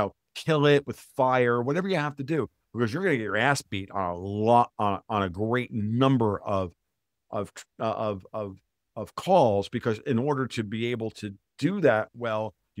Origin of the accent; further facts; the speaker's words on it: United States; You know, I'm an American.